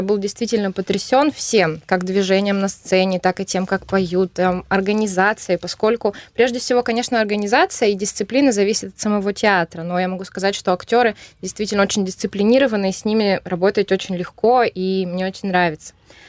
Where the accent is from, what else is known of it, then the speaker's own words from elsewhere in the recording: Italy; Russian is a second language; moved away as an adult; now in North Macedonia; я уехала из Италии и решила учиться и работать уже, скажем так, в другой части, поскольку я работаю и живу в Македонии, на Балканах